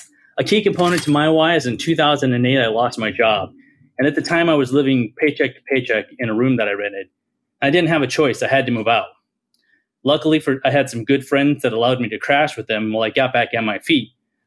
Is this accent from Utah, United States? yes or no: no; Iowa, United States; I grew up in Iowa, and I am an honorably discharged U.S. veteran